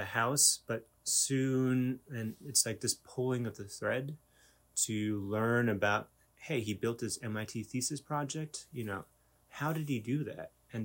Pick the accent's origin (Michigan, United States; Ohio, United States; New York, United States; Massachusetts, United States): New York, United States; Albany; I was born in New York City, grew up in Albany, and went to school at Buffalo.